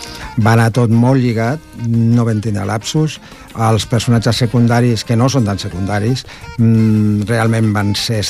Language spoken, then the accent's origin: Catalan; Ripollet, Catalonia, Spain; Sí, venim a Ripollet, que és el meu poble.